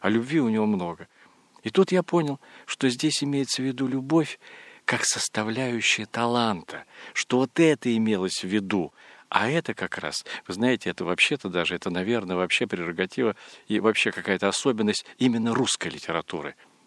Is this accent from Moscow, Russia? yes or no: no; Mukhorshibir, Buryatia, Russia; born there; Я родился в селе, название у него бурятское, Мухоршибирь. Это означает низкое место, заросшее кустами. То есть это долина реки, вокруг луга, а дальше поднимаются по склонам сопок, поднимаются улицы, село с обеих сторон.